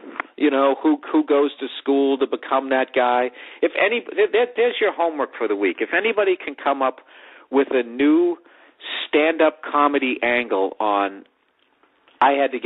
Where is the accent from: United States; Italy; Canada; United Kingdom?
United States; Kentucky; We're from Kentucky and a little biased.